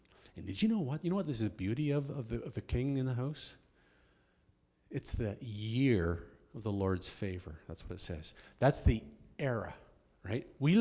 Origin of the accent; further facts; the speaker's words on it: Canada; We don't get it. Why? We're Canadian. We don't get that. We're peacemakers, right?